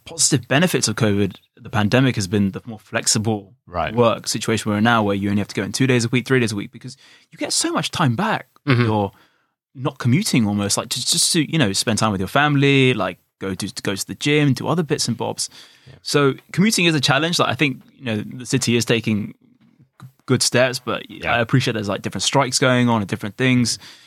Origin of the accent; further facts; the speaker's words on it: Netherlands; I grew up in Holland, so I'm used to cycling a lot